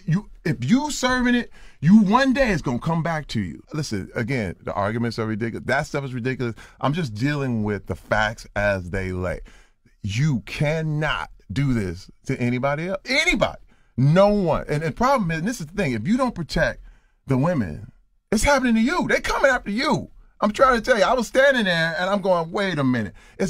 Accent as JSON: {"language": "English", "town": "Flint", "region": "Michigan", "country": "United States", "said": "I'm from Flint, Michigan."}